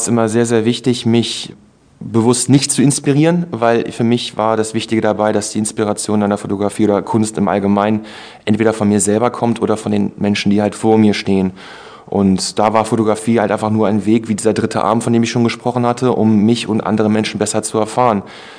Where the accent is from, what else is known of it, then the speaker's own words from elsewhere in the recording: Hohenhameln, Lower Saxony, Germany; now in Braunschweig, Germany; gebürtiger Hannover, nie da gelebt. Ich bin aufgewachsen in Hohenhameln, bin zur Schule gegangen in Hildesheim, bin jetzt seit etwa anderthalb Jahren in Braunschweig.